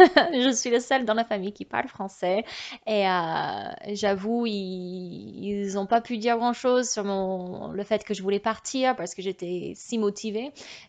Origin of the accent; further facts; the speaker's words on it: Dallas, Texas, United States; French is a second language; now in France; J'ai 25 ans. Je viens du Dallas, au Texas.